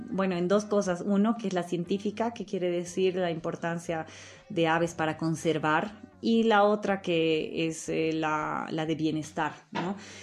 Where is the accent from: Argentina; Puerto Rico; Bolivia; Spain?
Bolivia; Y yo como boliviano que tengo que saber